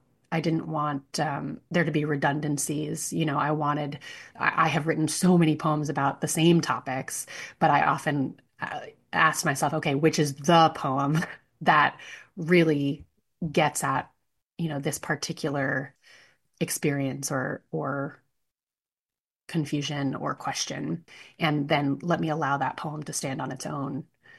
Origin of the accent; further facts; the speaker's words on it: New York City, New York, United States; When I was a teenager, I grew up in New York City and I accidentally stumbled into a dive bar that hosted live poetry, open mics, and poetry slams